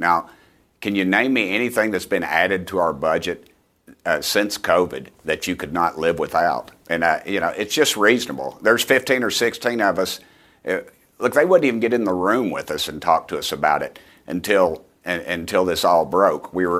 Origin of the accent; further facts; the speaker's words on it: Tennessee, United States; I'm from East Tennessee